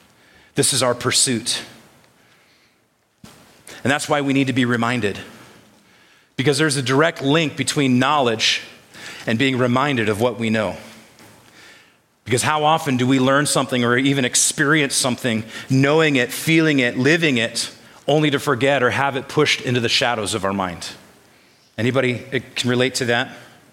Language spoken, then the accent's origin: English; California, United States; I was growing up in the Bay Area of California, there was a sports radio show called KNBR 680, greatest sports channel on the planet.